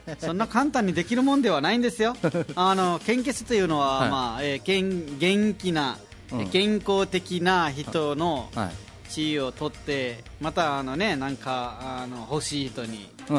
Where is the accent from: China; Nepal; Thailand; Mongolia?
Nepal; Japanese is a second language; now in Japan; ネパールから来ました